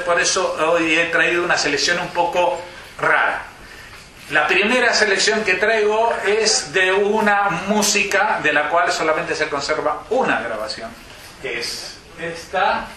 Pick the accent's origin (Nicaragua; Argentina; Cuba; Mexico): Argentina; now in Spain; yo soy argentino y me gusta